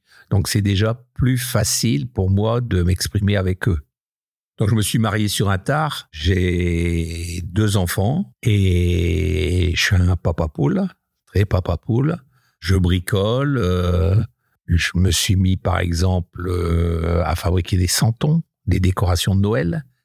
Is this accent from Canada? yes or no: no; Hauts-de-France, France; je suis natif du Nord, un petit village dans le Bavésie. Mon papa était cadre à EDF, donc on a beaucoup voyagé aussi de poste en poste et on a atterri dans un petit village à côté de Maubeuge.